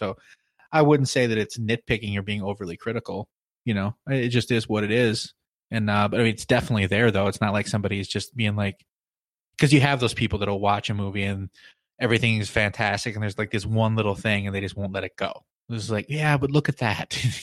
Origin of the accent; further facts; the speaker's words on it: Midwest, United States; We're both from the Midwest. There ain't gonna be no green leaves anywhere but the trees.